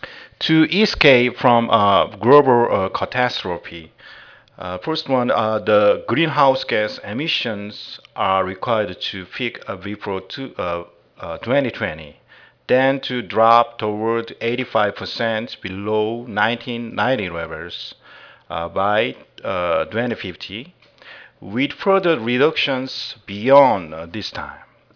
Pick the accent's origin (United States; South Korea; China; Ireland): South Korea; English is a second language; I'm from South Korea.